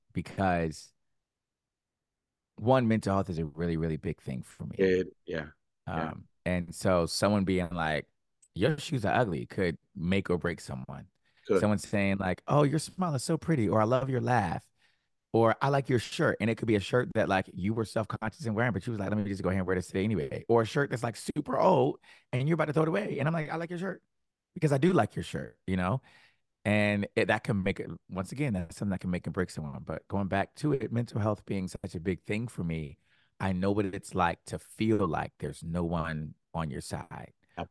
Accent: Richmond, Virginia, United States; and that we're mutuals and we're both from Richmond, Virginia

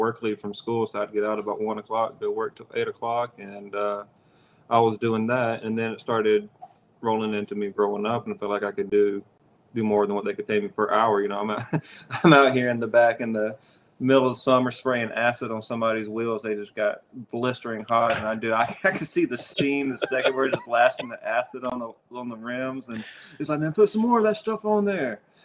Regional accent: Georgia, United States; So I'm 45 okay. minutes west of Valdosta, about 30, 45 minutes north of Tallahassee. Okay. So I'm about, okay, I got you. Yeah, southwest Georgia.

